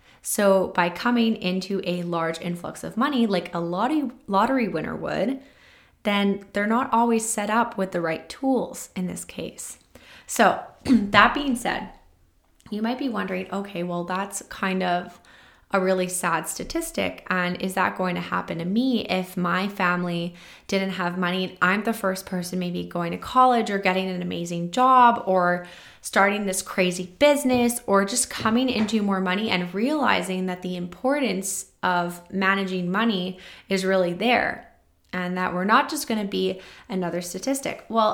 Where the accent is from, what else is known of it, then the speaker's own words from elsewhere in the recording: Canada; I'm a Canadian